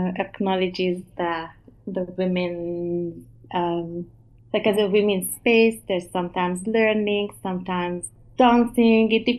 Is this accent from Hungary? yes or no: yes; Hungary; My parents were children during the Holocaust, and I grew up in Hungary.